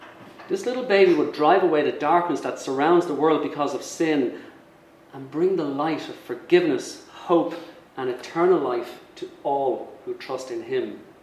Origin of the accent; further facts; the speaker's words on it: Dublin, Leinster, Ireland; which had come to Kilbarrack, where I grew up in Dublin.